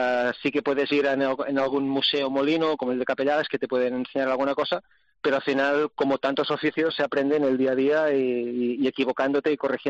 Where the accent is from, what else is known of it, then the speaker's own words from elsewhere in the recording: Catalonia, Spain; Somos catalanes